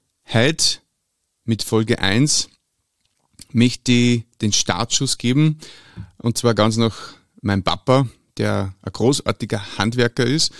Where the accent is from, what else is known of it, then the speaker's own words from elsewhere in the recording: Lower Austria, Austria; Ich bin römisch-katholisch erzogen worden, aufgewachsen in Niederösterreich, Grenze Niederösterreich-Oberösterreich